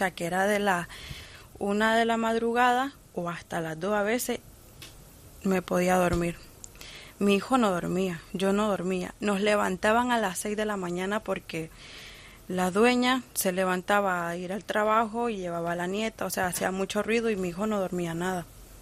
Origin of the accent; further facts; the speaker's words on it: Nicaragua; now in Spain; que era de mi país, que yo soy de Nicaragua